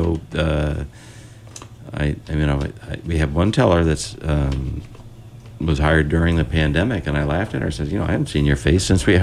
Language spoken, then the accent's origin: English; Connecticut, United States; also born or lived in Massachusetts; I grew up in Connecticut and Massachusetts, and the agricultural fairs were fun.